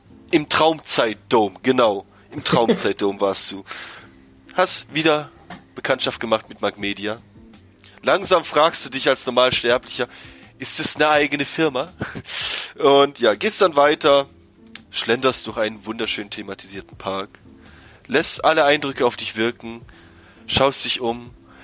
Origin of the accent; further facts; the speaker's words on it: Baden-Württemberg, Germany; Ich wollte einfach nur von den Schwaben weg. Als Schwabe.